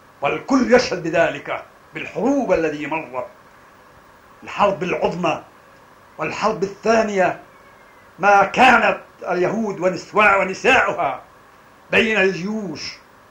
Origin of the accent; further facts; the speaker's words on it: Palestine; نحن أبناء فلسطين لا نريد الفر بل نريد الكر